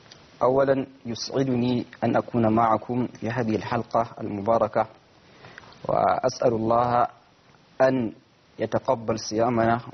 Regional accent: Nigeria; أبدأ يعني باستقبال رمضان عندنا في نيجيريا

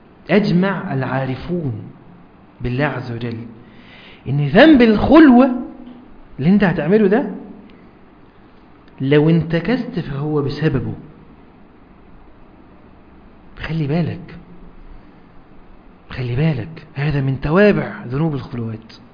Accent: Egypt; تعرف بيقولوا كلمة كده عندنا في مصر، اللي يخاف من العفريت ايه يطلع له

